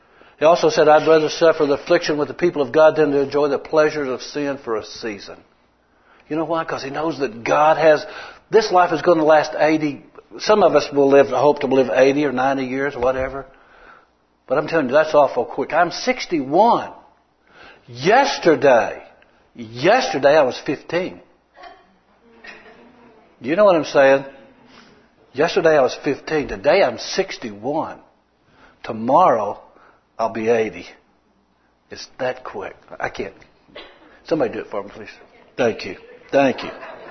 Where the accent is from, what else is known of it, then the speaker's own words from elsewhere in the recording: Odessa, Texas, United States; I was born and raised in Odessa. Lived on the south side, 1109 Wilson.